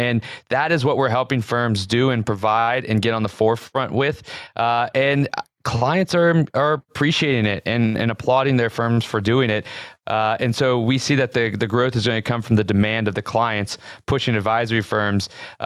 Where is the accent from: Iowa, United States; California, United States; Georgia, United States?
Georgia, United States; Atlanta; I'm from the South, Atlanta